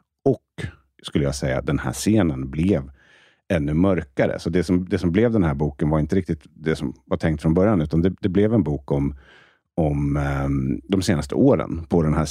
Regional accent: Uppsala, Uppsala County, Sweden; Utanför Uppsala. Jag är uppväxt i Uppsala. En känd reggae-stad.

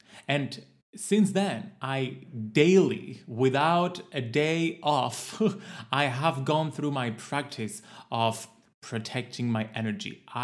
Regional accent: Cyprus; I was so excited here in my home country of Cyprus.

